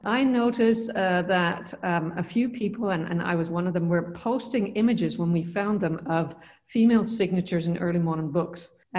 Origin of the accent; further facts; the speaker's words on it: Netherlands; English is a second language; also born or lived in Texas; now in United States; I've been here for 20 years, which is a really long time. I'm originally from the Netherlands. I did a PhD in Texas.